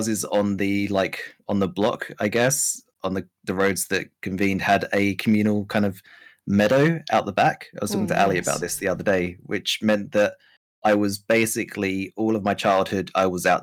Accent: South Norwood, London, United Kingdom; So I grew up in the southeast of London, kind of near to Croydon, an area called South Norwood

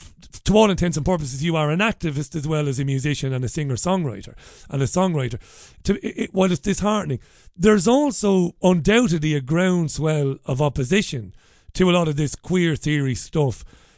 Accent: Ireland; I grew up in Ireland in the late 1980s, early 1990s, as a real lover of live music.

